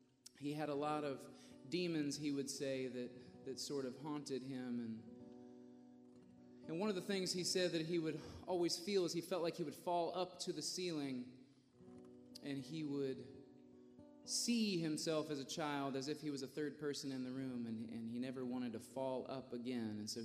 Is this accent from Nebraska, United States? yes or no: no; Virginia, United States; Yeah, well, we're from Virginia, and we don't get out this way too often